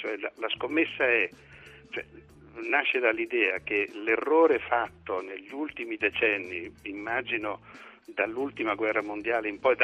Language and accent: Italian; Fano, Marche, Italy; Essendo nato nel 91 nella città di Fano, che è la mia città natale